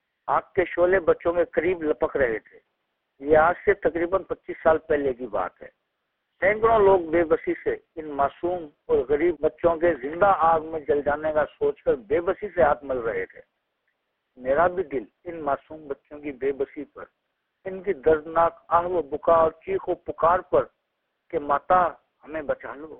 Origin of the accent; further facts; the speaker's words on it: Digri, Sindh, Pakistan; ہمارا شہر ڈگری ضلع میرپورخاص سندھ کا ایک بڑا شہر اور تعلقہ بھی ہے.